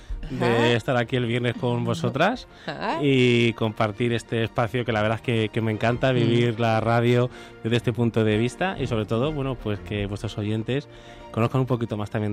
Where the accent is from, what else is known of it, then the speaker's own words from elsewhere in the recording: Aranjuez, Community of Madrid, Spain; also born or lived in Santa Cruz de Tenerife; Sí, mi familia es de Aranjuez. Lo único que por motivos laborales vivieron en Santa Cruz de Tenerife y ahí nací yo, en Santa Cruz de Tenerife, pero con un añito y poco ya, ya volvimos a Aranjuez.